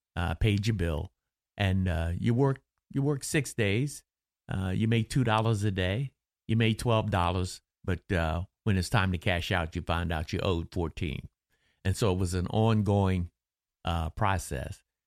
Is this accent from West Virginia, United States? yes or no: yes; Affinity, West Virginia, United States; born there; I was born in Affinity, West Virginia, which is a coal camp. My father was a coal miner, and I was born in a one-room coal mining kind of shack.